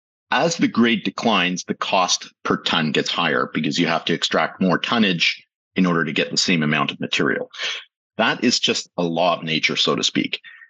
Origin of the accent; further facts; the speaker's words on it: Toronto, Ontario, Canada; I grew up in the East End of Toronto in Scarborough to my parents that were immigrated to Canada in the 1950s from Central Europe. And did my high school years there.